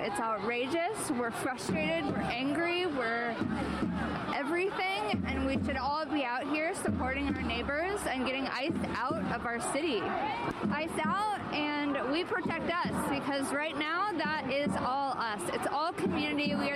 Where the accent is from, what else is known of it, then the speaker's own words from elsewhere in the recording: Minnesota, United States; I'm a Minnesotan